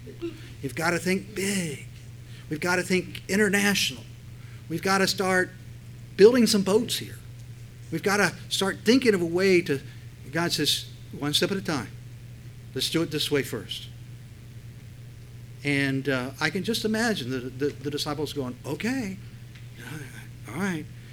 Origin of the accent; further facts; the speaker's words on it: United States; time I go over to India, what's so strange is they like think, well, you're very important. Why? Because I'm an American.